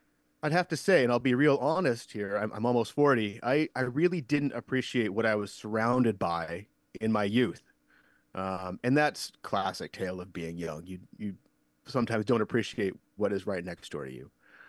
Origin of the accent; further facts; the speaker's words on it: Alaska, United States; now in Oregon, United States; I live here in Oregon, and I spent all my free time studying my hometown back in Alaska. I am an Oregonian, but I still feel like an Alaskan at heart.